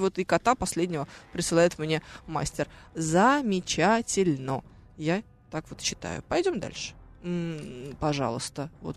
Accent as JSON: {"language": "Russian", "region": "Moscow", "country": "Russia", "tie": "born there", "said": "я родилась в Москве, в роддоме номер 4."}